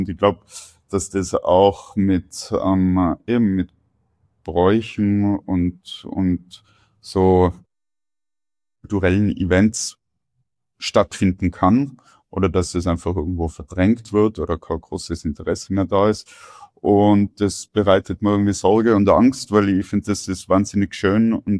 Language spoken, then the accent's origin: German; Tyrol, Austria; das ist auf jeden Fall der größte Pluspunkt von Tirol oder von dem Ort, wo ich herkomme.